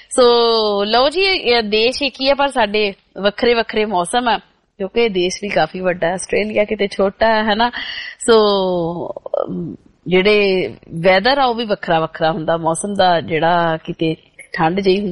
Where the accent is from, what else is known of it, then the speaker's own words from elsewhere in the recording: Punjab, India; moved away; ਲੱਗਦਾ ਅਸੀਂ ਸਾਰੇ ਉਡਾਰੀਆਂ ਮਾਰ ਕੇ ਇੱਕ ਵਾਰੀ ਪੰਜਾਬ ਜਾ ਆਉਂਦੇ ਹਾਂ, ਤੇ ਉਹ ਵਾਲੇ ਦਿਨ ਯਾਦ ਕਰਕੇ ਆਉਂਦੇ ਹਾਂ ਜਦੋਂ ਸਾਡੇ ਬਚਪਨ ਦੇ ਵਿੱਚ ਅਸੀਂ ਉਹ ਤਿਉਹਾਰ ਕਿੱਦਾਂ ਮਨਾਉਂਦੇ ਹੁੰਦੇ ਸੀਗੇ